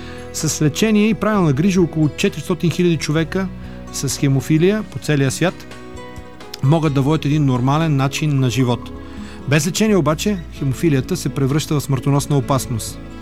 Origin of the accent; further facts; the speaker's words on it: Cherven Bryag, Pleven Province, Bulgaria; Минавам на ти, защото сме градски от Червен бряг. Как е нашия град?